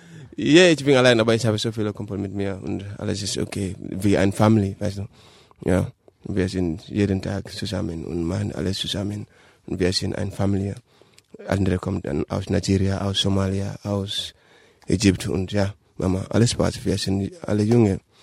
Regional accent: Gambia; Aus Gambia.

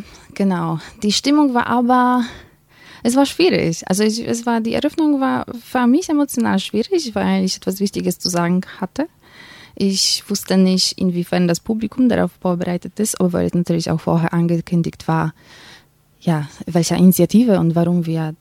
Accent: Poland; German is a second language; hört vielleicht mein Akzent sowieso. Also ich komme aus Polen, nicht aus der Ukraine

